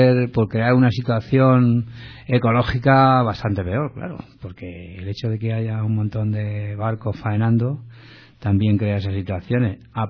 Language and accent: Spanish; Jaén, Andalusia, Spain; Le dije, oiga señora, yo soy de Jaén, también me tengo que ir a mi pueblo.